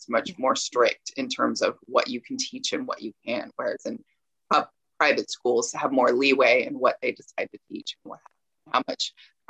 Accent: California, United States; I'm from California and I went to public school

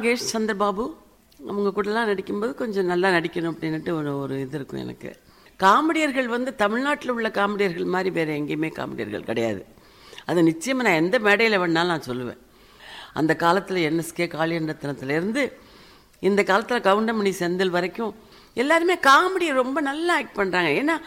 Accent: Pallathur, Tamil Nadu, India; also born or lived in Rajamannargudi; நான் செட்டிநாட்டில் வளர்ந்தவன், பிறந்தது ராஜமன்னார்குடி, நான் வளர்ந்தது பூரா செட்டிநாட்டில் உள்ள பள்ளத்தூருங்கிற ஊரில் தான்.

